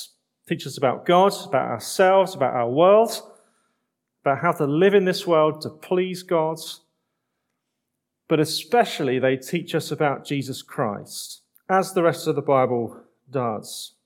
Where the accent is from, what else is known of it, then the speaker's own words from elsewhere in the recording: England, United Kingdom; now in Scotland; as an Englishman, I can say that the Scottish tradition of singing the Psalms has been a great blessing to me coming north.